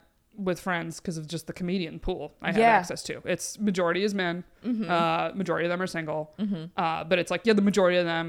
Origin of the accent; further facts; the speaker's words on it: Binghamton, New York, United States; like, we're from Binghamton area. My brother's there. He dates in that area.